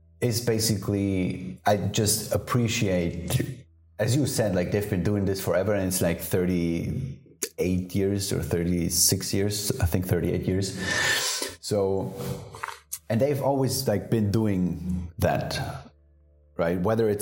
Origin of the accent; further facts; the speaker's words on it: Munich, Bavaria, Germany; Which is, yeah, which is not my side, even though I'm from Munich, but yeah.